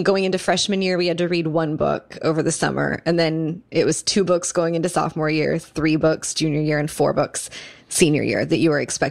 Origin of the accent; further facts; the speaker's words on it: Kansas, United States; I did that growing up in Kansas.